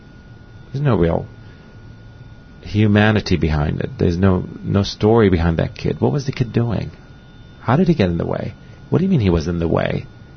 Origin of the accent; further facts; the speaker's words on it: Iraq; I remember I'm from Iraq, and I have many relatives that live in Baghdad, even now.